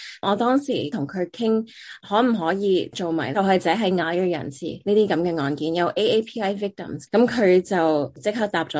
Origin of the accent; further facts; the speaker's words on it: San Francisco, California, United States; 因为我喺三藩市出世同埋长大啦，咁婆婆公公啊嫲嫲爷爷凑大我嘅，佢哋都系新移民过嚟。